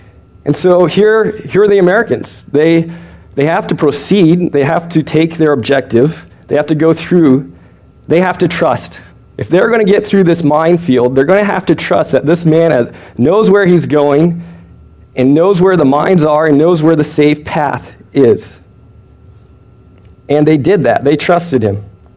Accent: Japan; I grew up over in Japan as a missionary kid.

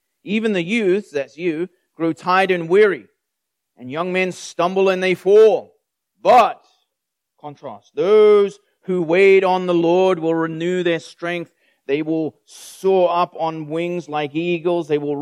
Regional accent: South Africa; first language English; really good English, being from South Africa as your second language. I'm like, yeah, it's actually my first language, so thank you.

